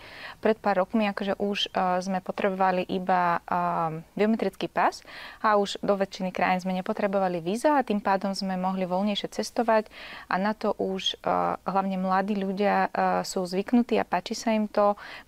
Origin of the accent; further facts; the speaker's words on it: Ukraine; Slovak is a second language; moved away; Tým, že som odišla z Ukrajiny v roku 2015, ale stále počúvam to od svojich rodičov a kamarátov